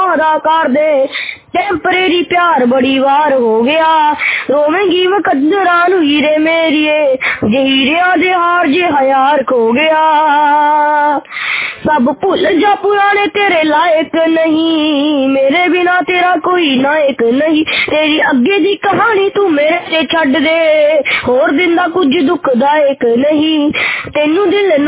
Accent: Ludhiana, Punjab, India; मैं लुधियाना पंजाब से हूँ

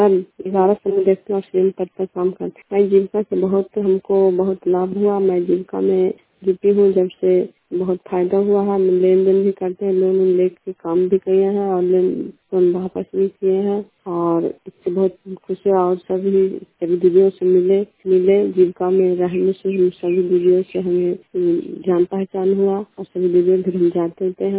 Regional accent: Delhi Chak, India; मैं दिल्ली चक के रहने वाली हूँ।

